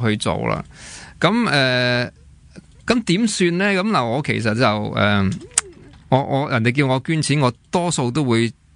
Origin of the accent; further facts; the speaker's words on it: Hong Kong; 咁但我觉得我哋香港人而家咧就唔识得去点样去做好嗰个慈悲。